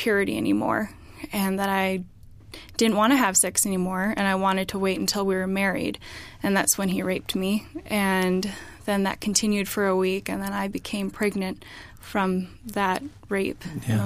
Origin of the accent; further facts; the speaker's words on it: Philippines; born there; I grew up in an Assemblies of God pastor home. I was adopted from the Philippines.